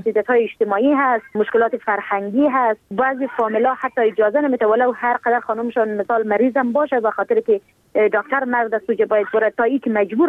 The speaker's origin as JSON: {"language": "Persian", "region": "Helmand", "country": "Afghanistan", "tie": "born or raised there", "said": "ما در ولایت هلمند بزرگ شدیم و با این محیط کاملا مطابقت داده میتونم خودم را،"}